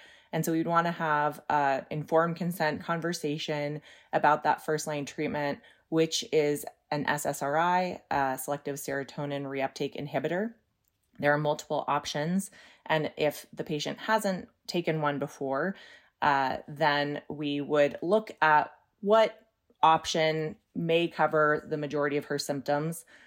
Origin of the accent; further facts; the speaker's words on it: Montana, United States; I grew up in Montana and we used to joke about fire season